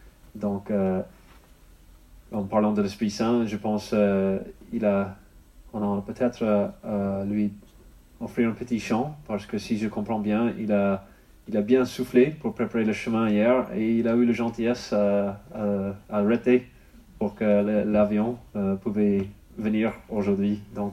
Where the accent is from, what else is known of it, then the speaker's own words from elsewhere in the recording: Ireland; French is a second language; now in France; Et sans doute, vous avez repéré un accent un petit peu pas d'ici. Et je viens d'Irlande, au pays d'Irlande, mais j'habite maintenant peut-être depuis 5-6 ans dans le sud de votre beau pays